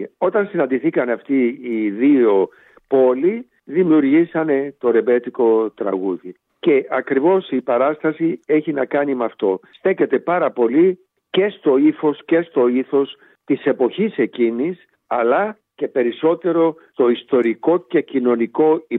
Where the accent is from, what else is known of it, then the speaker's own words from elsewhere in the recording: Kokkinia, Attica, Greece; Γεννήθηκα και μεγάλωσα στην Κοκκινιά.